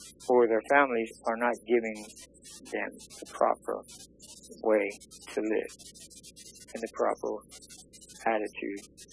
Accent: Philadelphia, Pennsylvania, United States; I mean, I'm from South Philly in an Irish neighborhood, you know?

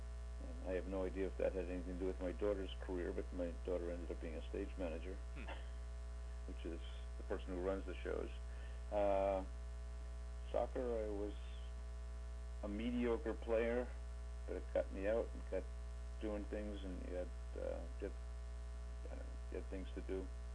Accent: New York, United States; Well, growing up in New York, you think you're in the greatest city in the country, it is the greatest city in the country.

